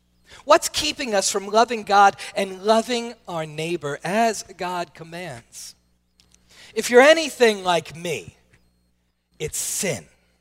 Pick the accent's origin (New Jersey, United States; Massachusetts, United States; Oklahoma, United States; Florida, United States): New Jersey, United States; I am from New Jersey, and so my natural tone sounds angry